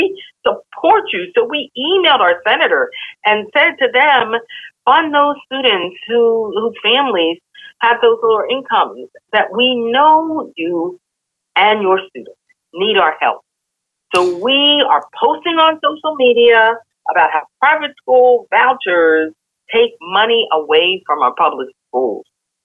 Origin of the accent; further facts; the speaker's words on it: Pennsylvania, United States; from Ohio to Washington State to my home state of Pennsylvania